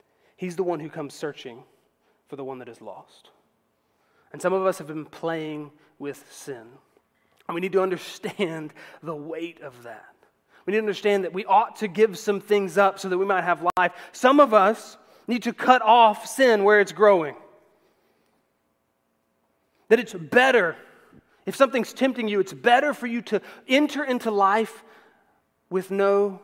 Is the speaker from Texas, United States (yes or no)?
no; South Carolina, United States; I grew up in Edgefield County.